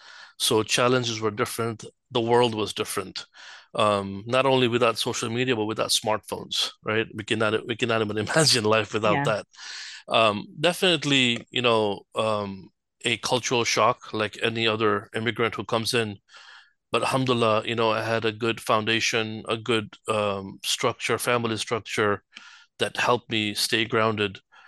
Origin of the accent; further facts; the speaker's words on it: Dar es Salaam, Tanzania; moved away as an adult; So I was born and raised in Dar es Salaam, Tanzania. I was there till the age of 18 when I left and came to North America, primarily in New York, for further education.